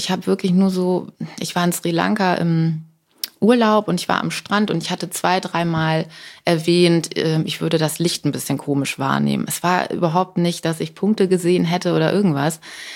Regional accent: Buxtehude, Lower Saxony, Germany; Ich komme ja aus Buxtehude.

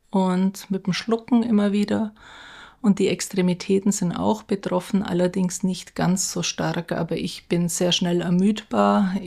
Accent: Augsburg, Bavaria, Germany; Ich bin jetzt 60 Jahre alt. Ich bin aus dem Süden Deutschlands, wie man es mir anhört, aus dem wunderschönen Augsburg.

